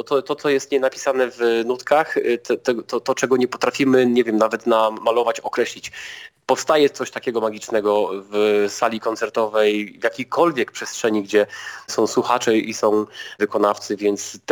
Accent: Jelenia Góra, Lower Silesian Voivodeship, Poland; born there; moved away; bo ja jestem na Śląsku Górnym, tak, od 20 lat, ale urodziłem się w Jeleniej Górze na Dolnym Śląsku.

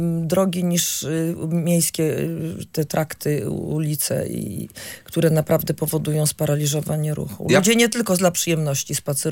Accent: Gdynia, Pomeranian Voivodeship, Poland; jestem gdynianką

